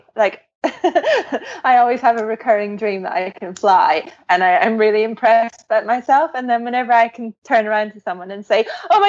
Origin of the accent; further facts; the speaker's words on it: Scotland, United Kingdom; I'm Scottish.